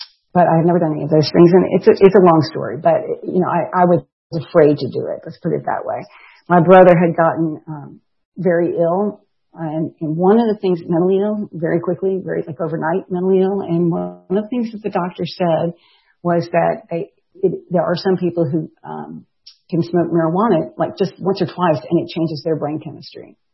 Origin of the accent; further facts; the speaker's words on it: Memphis, Tennessee, United States; born there; I am the last child of my parents and I was born in Memphis, Tennessee, as I said, in 1961. I'm the last of five surviving children.